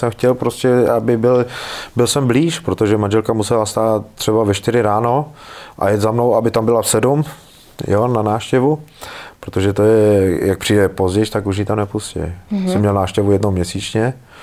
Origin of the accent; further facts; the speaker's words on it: Kladno, Central Bohemian Region, Czechia; Já jsem byl z Kladna a oni mě dali 200 kilometrů pryč od Kladna